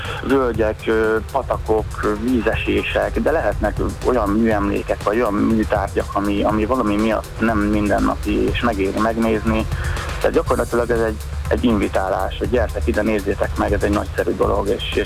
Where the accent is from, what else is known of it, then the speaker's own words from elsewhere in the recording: Kecskemét, Bács-Kiskun, Hungary; Mivel én kecskeméti vagyok